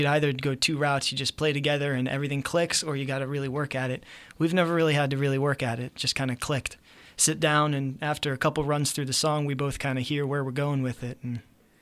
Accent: Buffalo, New York, United States; No, actually, I'm from Buffalo, New York, originally. I was born here. We moved to Buffalo when I was 5. I spent all my schooling here, and I came back for college.

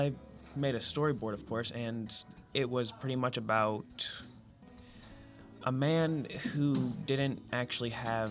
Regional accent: Pittsburgh, Pennsylvania, United States; I'm from Garfield.

